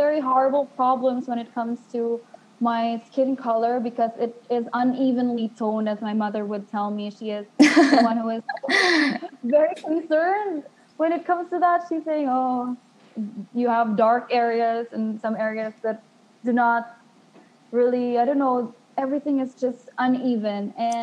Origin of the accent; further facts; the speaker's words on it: Cagayan de Oro, Northern Mindanao, Philippines; English is a second language; I grew up in Cagayan de Oro. That is in I grew up there. We live in a place called Kauswagan, and it is somewhere in between two beaches